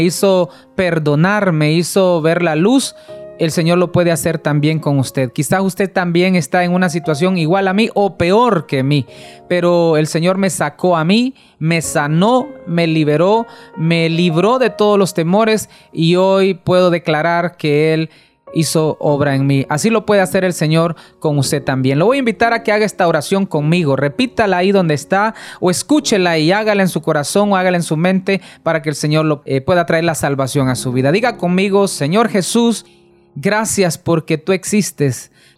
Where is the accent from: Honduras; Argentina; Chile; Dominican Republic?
Honduras; Valle de Ángeles, Francisco Morazán; Mi pueblo, Valle de Ángeles.